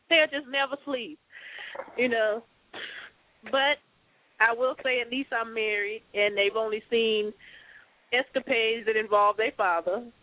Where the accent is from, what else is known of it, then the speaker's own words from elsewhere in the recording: California, United States; And I come from Cali. We didn't do all that booty shake stuff they do in Florida.